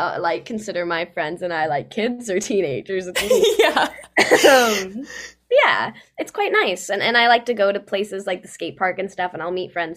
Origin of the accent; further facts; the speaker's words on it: Texas, United States; also born or lived in Los Angeles; But we were just lucky, because the things that I did out in L.A., because I'm from Texas, it just kind of stuck.